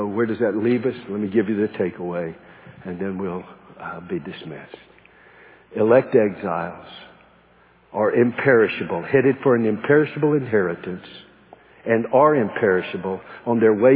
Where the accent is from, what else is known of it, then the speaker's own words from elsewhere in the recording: the Carolinas, United States; I grew up in Carolina watching Michael Jordan just seeming like sailing through the air.